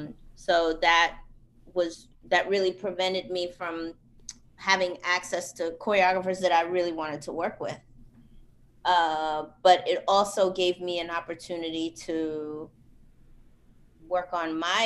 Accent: Queens, New York, United States; I am originally from Jamaica, Queens, New York, and I went to Bernice Johnson Cultural Dance Studio, and then I went to Carolyn DeVore Dance Studio.

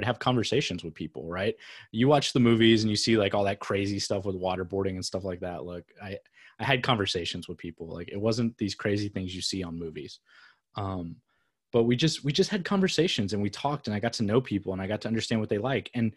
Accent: Texas, United States; I'm from Texas. You can't not know how to grill.

